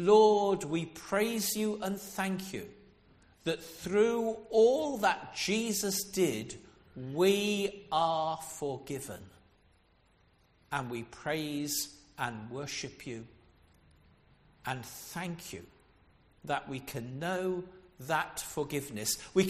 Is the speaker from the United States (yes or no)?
no; Coventry, West Midlands, United Kingdom; I live only up in Exhall and have local connections. I was born and brought up in Coventry, so I'm a local lad.